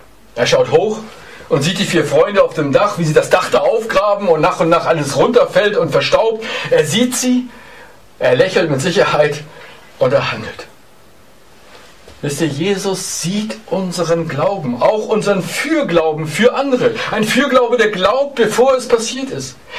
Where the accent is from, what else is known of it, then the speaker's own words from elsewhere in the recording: Elmshorn, Schleswig-Holstein, Germany; Ich denke an eine sehr verrückte Szene zurück in meiner Heimatstadt Elmshorn.